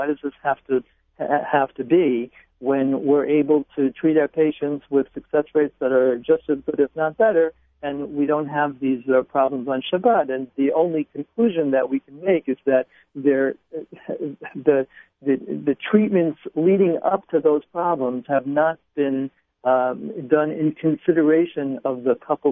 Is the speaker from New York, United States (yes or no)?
yes; Brooklyn, New York, United States; Well, Nachum, I grew up in Brooklyn. I live in Brooklyn. I live in an Orthodox community.